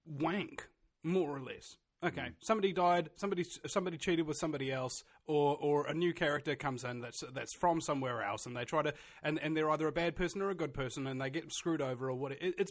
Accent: New Zealand; accent: New Zealand; you sound totally like an Australian, bro. It's nothing like a New Zealand accent, you know.

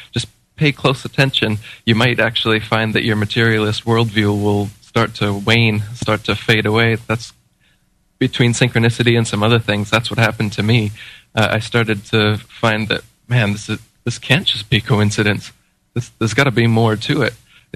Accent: United States; I was feeling her pain because I'm an American, and my American tribe is over there

